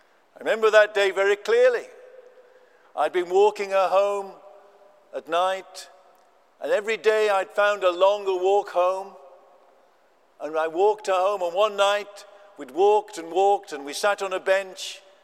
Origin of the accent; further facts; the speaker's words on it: England, United Kingdom; I'm an Englishman. I drink tea.